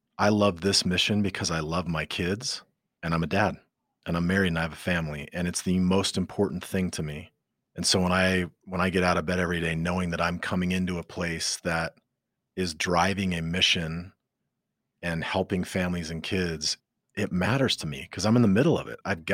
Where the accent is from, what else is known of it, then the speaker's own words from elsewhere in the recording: Utah, United States; I grew up in Utah, which sounds safe, right? Utah. It's not the East Coast. It's not the West Coast. It's dropped in the Wasatch Mountains.